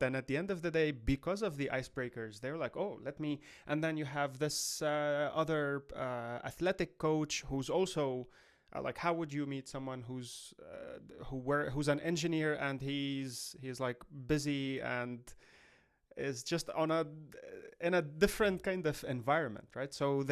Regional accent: Lebanon; And then I am from Lebanon.

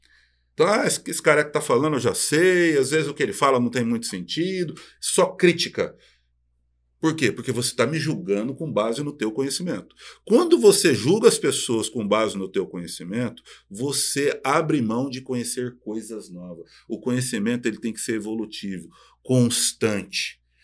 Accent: Londrina, Paraná, Brazil; lá nós que somos do norte do Paraná, a gente leva mais sotaque ou pro lado mineiro ou pro lado paulista. que a gente chama de caipira ali, né? Norte do Paraná, Londrina.

